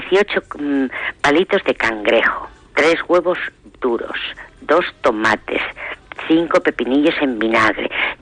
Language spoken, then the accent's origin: Spanish; Valencian Community, Spain; Yo soy valenciana, por lo tanto, pues la paella